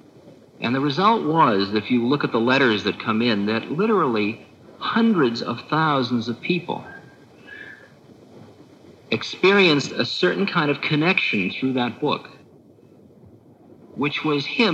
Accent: California, United States; You have a, you're from New York? No, Maharaji, I'm from California.

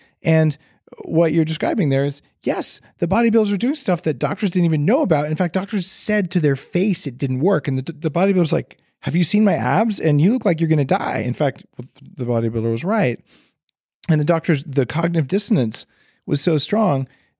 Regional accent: New Mexico, United States; where I grew up in New Mexico, we called them cholos

